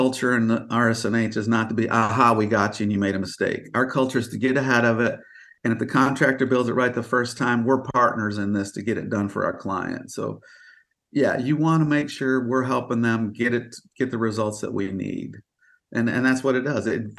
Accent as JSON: {"language": "English", "region": "Michigan", "country": "United States", "tie": "born or raised there", "said": "I grew up in Michigan, so you got the Mackinac Bridge."}